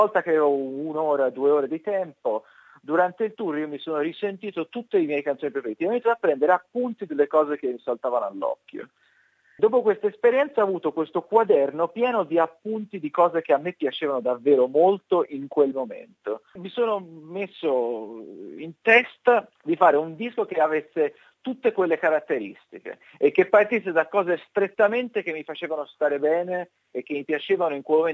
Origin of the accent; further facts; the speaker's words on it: Tuscany, Italy; Io sono cresciuto in Toscana tra Pisa e Firenze.